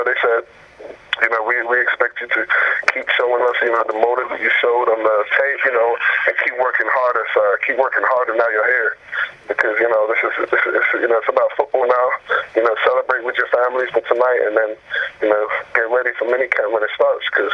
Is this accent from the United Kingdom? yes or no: yes; England, United Kingdom; I played rugby growing up in England